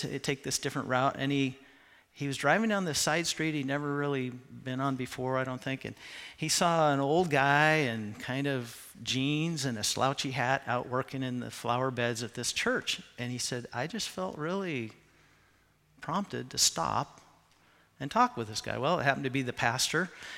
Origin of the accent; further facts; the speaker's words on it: Washington, United States; even though I grew up in Central Washington, I should know about this